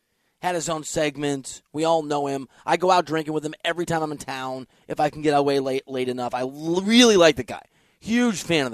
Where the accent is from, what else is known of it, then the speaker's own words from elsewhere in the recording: Iowa, United States; My granddad, because we're from Iowa, so fishing analogies, crawdad's in the can.